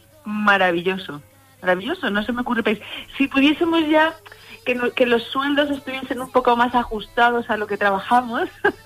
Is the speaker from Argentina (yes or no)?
no; Spain; pero a mí me parece que España es maravilloso.